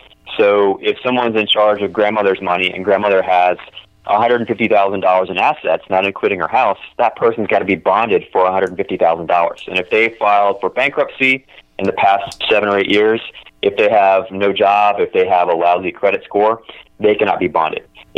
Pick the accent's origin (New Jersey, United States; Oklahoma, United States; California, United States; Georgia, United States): Georgia, United States; Albany; It's actually based upon the size of my hometown of Albany, Georgia.